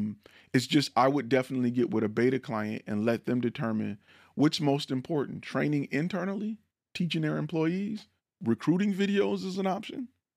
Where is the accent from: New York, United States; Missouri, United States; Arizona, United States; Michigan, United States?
Michigan, United States; now in Texas, United States; That I'm being new to Texas, I never knew about watering your foundation or how important it is. I'm from Michigan.